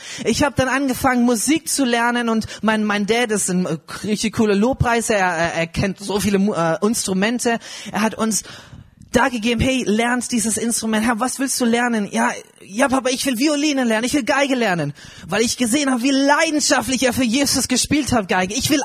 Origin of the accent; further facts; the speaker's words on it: India; now in Germany; Wir sind dort geboren, dort aufgewachsen in Indien. Seit 2015 sind wir erst hier in Deutschland.